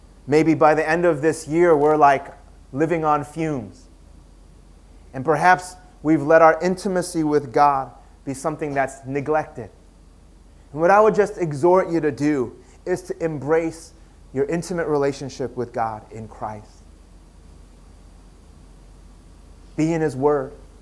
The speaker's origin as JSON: {"language": "English", "country": "United States", "tie": "born or raised there", "said": "Actually, you know, we lived and we grew up in the United States, but after living here for many years, you know what we realized?"}